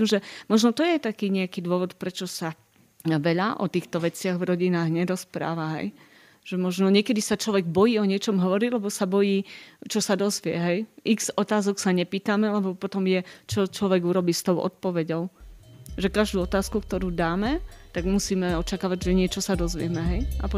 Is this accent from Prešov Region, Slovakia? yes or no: yes; Kapušany, Prešov Region, Slovakia; pochádzam z Kapušien pri Prešove.